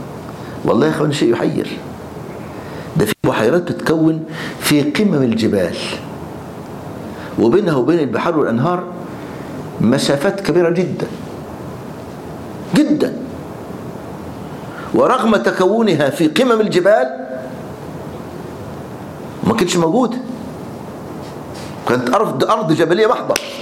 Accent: Egypt; نصطاد سمك في البحر الأحمر عندنا في مصر

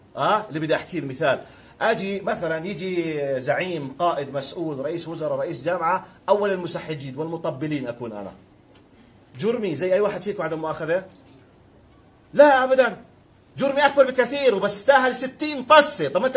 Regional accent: Jordan; ومعروف إني أنا من الأردن وبدرس كنت ماجستير تفسير وبكمل أديان

